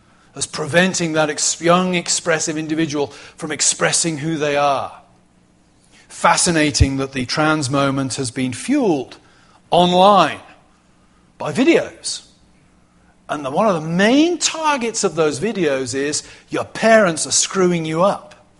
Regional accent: England, United Kingdom; I'm English, as you've been reminded this evening. I'm proud to be so, I have to say. I belong to a nation.

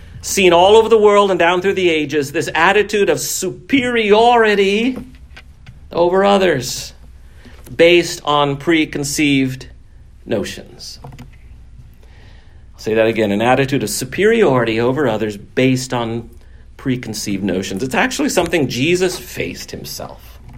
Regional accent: Iowa City, Iowa, United States; now in Naples, United States; I was from Iowa City. They're from Hills. They rode the bus.

